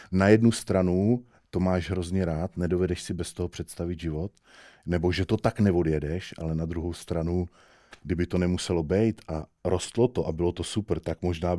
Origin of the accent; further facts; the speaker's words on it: Svojanov, Pardubice Region, Czechia; já jsem ze Svojanova, jako dostal jsem se, až vlastně na Gimpl jsem se dostal do Poličky a jako ve Svojanově nic nebylo